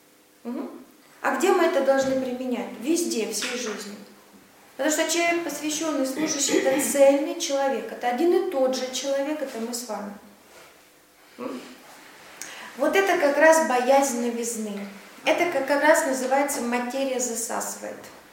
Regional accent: Krasnodar Krai, Russia; now in Moscow, Russia; Я вам с Кубани в Москву проехала 1500 километров.

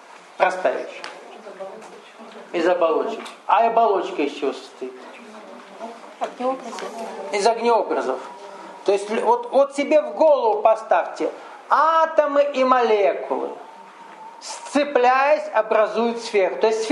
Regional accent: Russia; Я из России, поэтому на меня фиксируется коллективный дух России.

